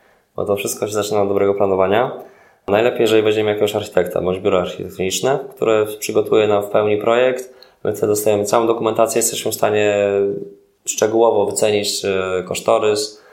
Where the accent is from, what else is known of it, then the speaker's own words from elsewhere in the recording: Łódź, Łódź Voivodeship, Poland; większość projektów jest w rodzinnej Łodzi.